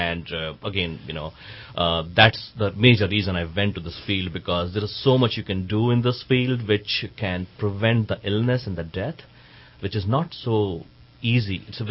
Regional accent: India; moved away; So growing up in India, I couldn't go against their wishes.

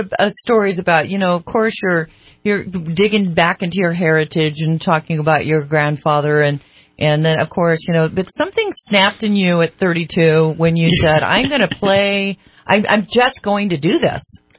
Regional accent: United States; also born or lived in Nashville, United States; I was in my 20s. I'm from America.

